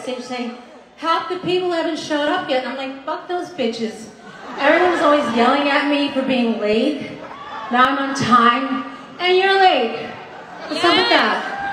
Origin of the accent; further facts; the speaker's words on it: Bay City, Michigan, United States; born there; I came out of my mother's vagina in Bay City, Michigan